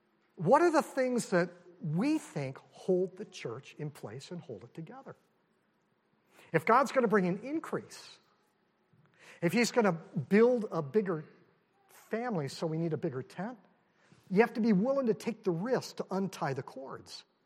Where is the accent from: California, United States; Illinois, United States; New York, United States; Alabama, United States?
California, United States; I grew up in Southern California, and I brought this curse with me to New England.